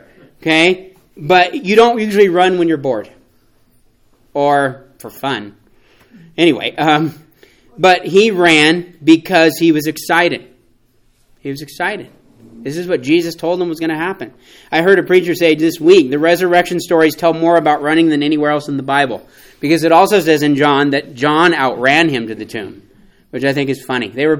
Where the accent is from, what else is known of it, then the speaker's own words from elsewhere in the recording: California, United States; I really don't care because I grew up in California. I'm sorry, but I grew up in California and rooted for the 49ers in the 80s